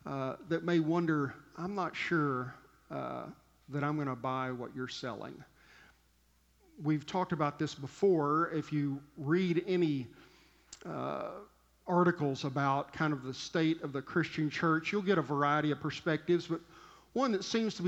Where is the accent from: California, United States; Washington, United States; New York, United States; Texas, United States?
Texas, United States; Fort Davis; We're outside of my hometown of Fort Davis.